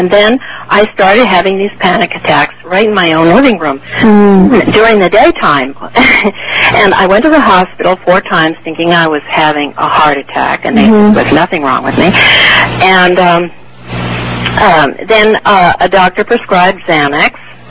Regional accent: California, United States; I'm originally from California.

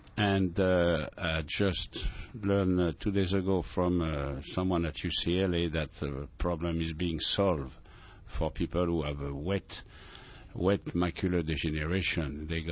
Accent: France; English is a second language; I'm from France, as you can hear, and I was in restaurant business for about 40 years in Newport and around.

